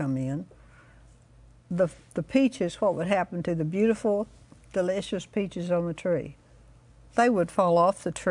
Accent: Arkansas, United States; I was raised in Southwest Arkansas. My granddaddy had peach orchards.

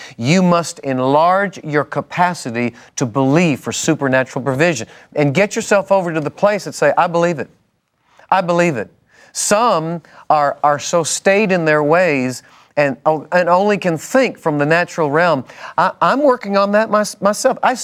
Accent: Northeast, United States; I'm from the Northeast, but they've trained me how to talk Texan.

